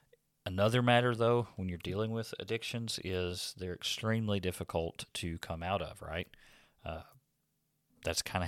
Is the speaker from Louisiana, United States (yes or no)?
yes; Louisiana, United States; Brother Jordan May from back in Louisiana, my hometown area.